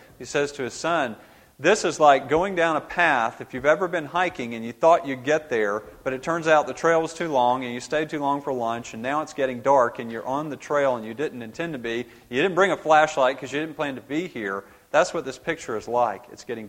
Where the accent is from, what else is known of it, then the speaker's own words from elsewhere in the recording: Augusta, Georgia, United States; I grew up in Augusta, Georgia.